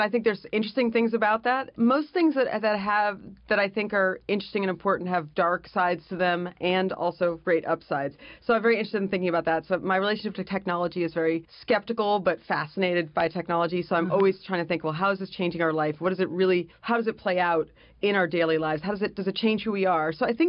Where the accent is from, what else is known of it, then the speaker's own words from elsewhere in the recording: Los Angeles, California, United States; So I grew up in Los Angeles, and I always loved movies as well.